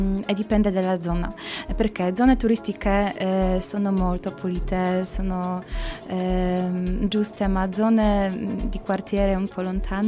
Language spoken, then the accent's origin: Italian; Kraków, Lesser Poland, Poland; Italian is a second language; moved away as an adult; now in Cagliari, Italy; Vengo dalla Polonia, da Cracovia.